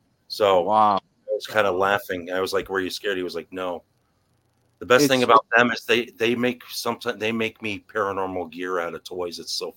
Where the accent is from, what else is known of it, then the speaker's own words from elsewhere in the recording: Norwalk, Connecticut, United States; growing up, I grew up in Norwalk, Connecticut.